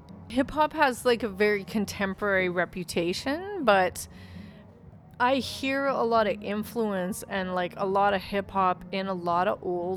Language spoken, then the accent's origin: English; Calgary, Alberta, Canada; for me, it's like I grew up in Calgary